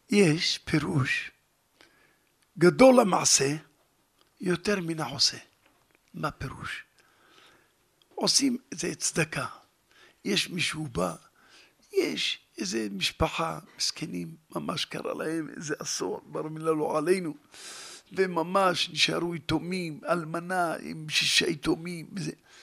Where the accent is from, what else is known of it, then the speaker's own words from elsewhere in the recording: Jerusalem, Jerusalem District, Israel; אנחנו בני ירושלים בלבד